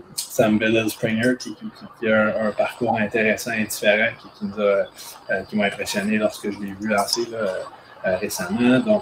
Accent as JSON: {"language": "French", "region": "Quebec", "country": "Canada", "said": "Moi, je suis un Québécois."}